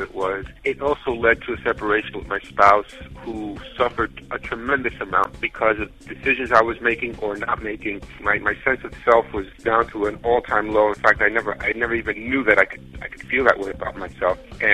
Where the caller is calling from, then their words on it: New York, United States; I'm phoning from New York.